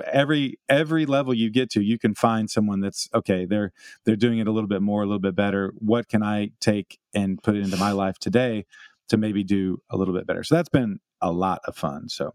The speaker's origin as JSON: {"language": "English", "town": "Amarillo", "region": "Texas", "country": "United States", "tie": "born or raised there", "said": "I think that probably goes back to growing up in Amarillo."}